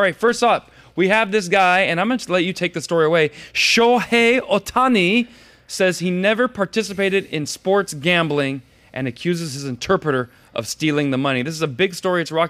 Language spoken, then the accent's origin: English; Las Vegas, Nevada, United States; Well, I'm from Las Vegas